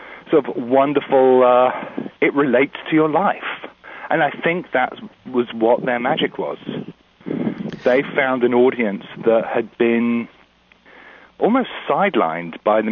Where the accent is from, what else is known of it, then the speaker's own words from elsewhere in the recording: United Kingdom; now in United States; Being a Brit, American music is very much a foreign country.